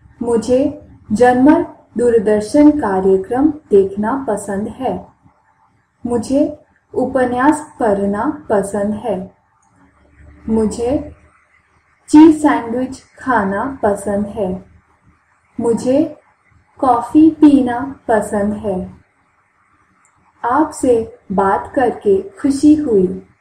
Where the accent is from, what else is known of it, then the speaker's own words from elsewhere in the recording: Canada; now in Germany; मैं जर्मनी में रहती हूँ। मैं कनाडा से आई हूँ।